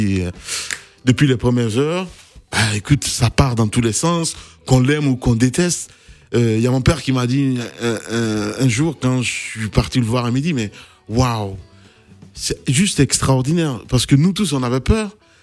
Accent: Guinea; parce que c'est des Guinéens, comme je suis Guinéen aussi

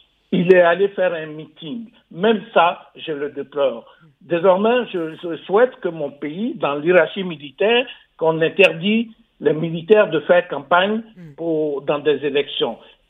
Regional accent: Lakota, Gôh-Djiboua, Côte d’Ivoire; Surtout à Lakota, qui est ma ville natale.

